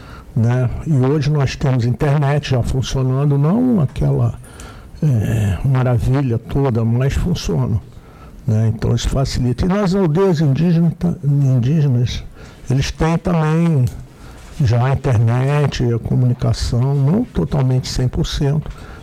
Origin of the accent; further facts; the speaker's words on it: Petrópolis, Rio de Janeiro, Brazil; 27, sim, sou carioca. Na verdade, eu nasci no estado, em Petrópolis, no estado do Rio de Janeiro.